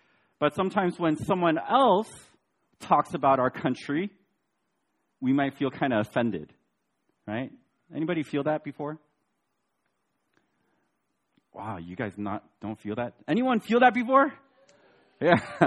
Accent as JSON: {"language": "English", "country": "United States", "tie": "born or raised there", "said": "When I was growing up in America, someone would say something mean to me"}